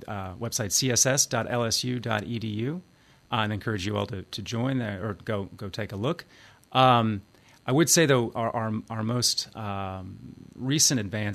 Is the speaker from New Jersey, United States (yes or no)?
no; Wilmington, Delaware, United States; I grew up in Wilmington, Delaware.